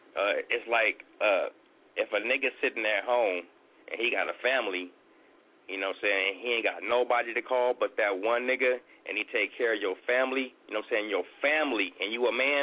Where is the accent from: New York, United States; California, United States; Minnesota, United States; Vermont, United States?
California, United States; Watts; I grew up in Watts. I grew up real hardcore. I grew up with old school people